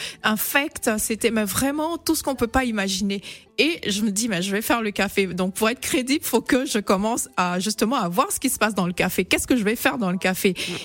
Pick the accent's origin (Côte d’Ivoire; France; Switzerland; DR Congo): Côte d’Ivoire; un secteur d'activité qui me rappellerait en fait mon pays d'origine